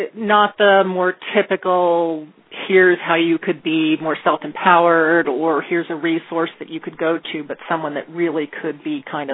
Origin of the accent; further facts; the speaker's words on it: New Mexico, United States; I'm from New Mexico for the person who wanted to know what state we were calling from.